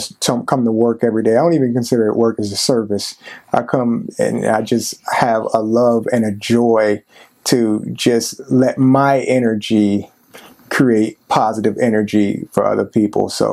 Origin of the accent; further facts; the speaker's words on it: Tampa, Florida, United States; I'm the proud principal of Town and Country Elementary School, born and raised in Tampa, Florida.